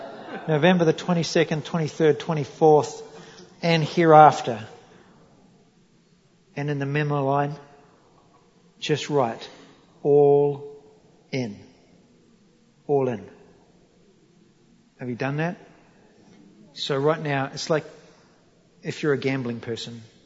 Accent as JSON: {"language": "English", "town": "Feilding", "region": "Manawatū-Whanganui", "country": "New Zealand", "said": "I come from Fielding, New Zealand. What good could come out of Fielding?"}